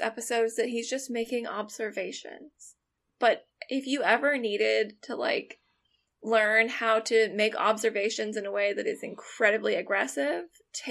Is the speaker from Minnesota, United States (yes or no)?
no; Washington, United States; I grew up in Washington, that's like a thing.